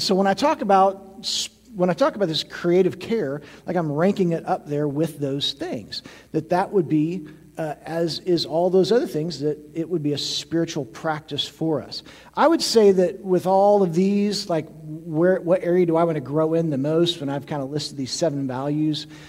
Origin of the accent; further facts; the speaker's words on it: St. Joseph, Missouri, United States; Like, I grew up in St. Joseph, Missouri, and was kind of always in town and did not have any family members that were farmers